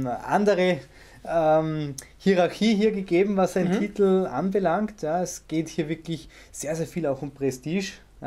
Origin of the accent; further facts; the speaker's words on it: Salzburg, Austria; ich komme aus Salzburg.